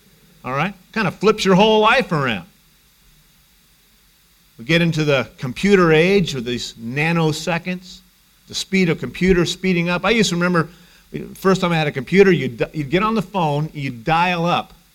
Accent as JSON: {"language": "English", "town": "Ukiah", "region": "California", "country": "United States", "tie": "born or raised there", "said": "Growing up in Ukiah at noontime at the fire station, they always had the air raid siren go off every noontime."}